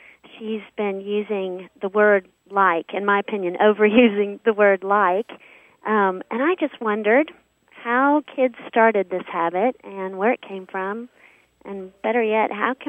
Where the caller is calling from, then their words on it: Fort Worth, Texas, United States; I'm calling from Fort Worth, Texas.